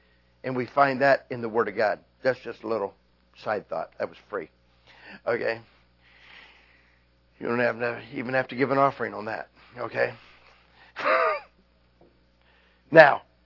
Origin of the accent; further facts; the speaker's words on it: United States; And it's okay for me to say anything I want because I'm an American.